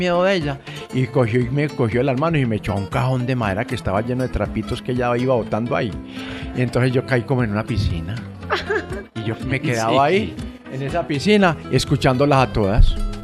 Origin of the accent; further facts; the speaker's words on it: Medellín, Antioquia, Colombia; Comuna 4, y yo nací en el año 55, fui engendrado y criado hasta los 11 años en este lugar